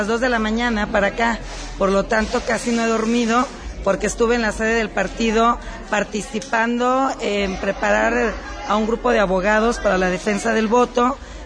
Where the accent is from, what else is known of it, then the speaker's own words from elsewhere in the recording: Autlán, Jalisco, Mexico; permití que mis hijos crecieran aquí en El Rullo. Yo nací y crecí en Autlán, pero mis hijos aquí crecieron.